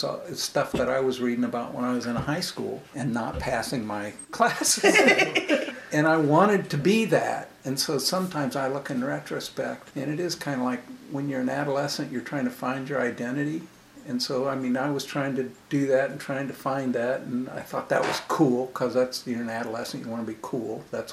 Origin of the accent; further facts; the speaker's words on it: Dayton, Ohio, United States; No, I'm from Dayton, Ohio.